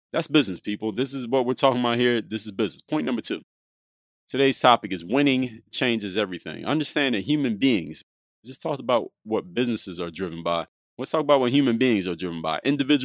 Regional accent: Philadelphia, Pennsylvania, United States; played basketball majority of his career for the Philadelphia 76ers, my hometown team.

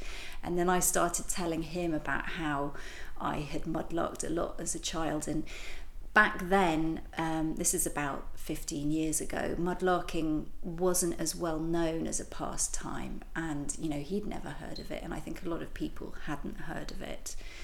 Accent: London, United Kingdom; I grew up near the river in southwest London

